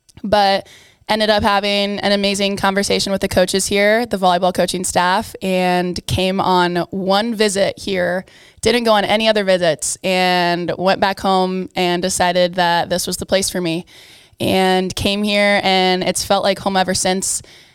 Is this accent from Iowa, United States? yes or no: yes; Davenport, Iowa, United States; So I am 22 years old. I'm from Davenport, Iowa. I did my undergrad at University of Iowa.